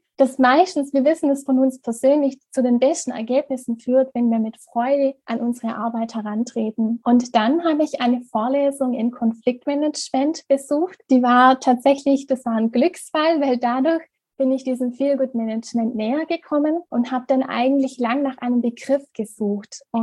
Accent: Baden-Württemberg, Germany; Ich komme aus Süddeutschland, aus der Region Oberschwaben und bin 25 Jahre alt

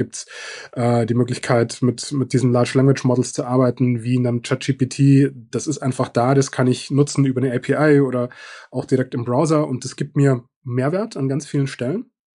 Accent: Munich, Bavaria, Germany; ich komme ja aus München, hört man vielleicht auch

